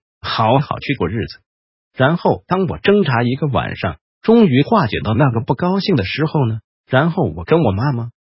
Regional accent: China; 那我们中国人啊，讲到这个秋天的气息，凉飕飕的气息就是都在讲人很帅

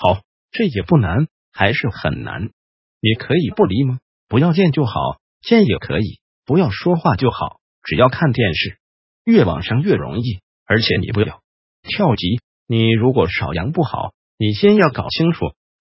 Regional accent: Taiwan; 那我们台湾人因为有一个大魔教叫做佛教

